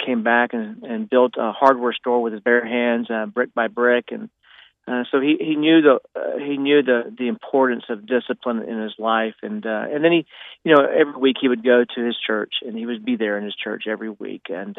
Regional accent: Columbia, South Carolina, United States; Well, Danny, I actually grew up in Columbia, South Carolina. I was born there in 1965, and actually kind of a large family.

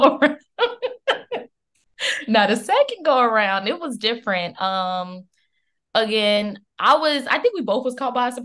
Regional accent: Atlanta, Georgia, United States; now in Barbados; Well, yeah, I'm from Atlanta, and currently living in Barbados for med school

